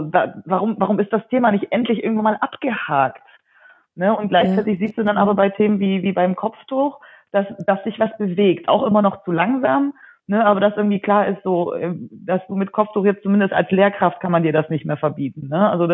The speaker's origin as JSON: {"language": "German", "region": "Baden-Württemberg", "country": "Germany", "lives_now": "Berlin, Germany", "said": "ich bin ja Schwäbin, auch wenn man es nicht hört, ich bin ja eine Schwäbin in Berlin. und dass da, wo ich herkomme am Bodensee"}